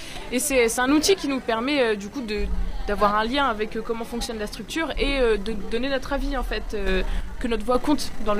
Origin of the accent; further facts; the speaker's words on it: Cherbourg, Normandy, France; Je viens de Cherbourg, en Normandie. Cherbourg, une petite ville.